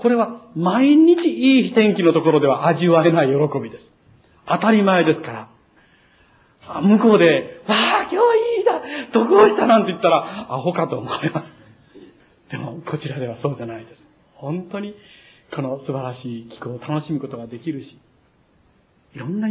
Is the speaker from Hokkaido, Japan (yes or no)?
no; Kochi, Japan; born there; also born or lived in Takamatsu; 私が四国の高知の生まれで、そして高松にずっといたということを聞くと